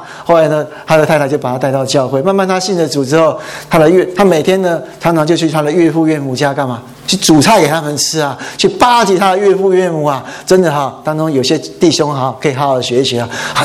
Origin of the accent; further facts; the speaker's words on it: Taiwan; 哇，那时候我们台湾人都这么讲啊，然后我不知道中国是怎么讲啊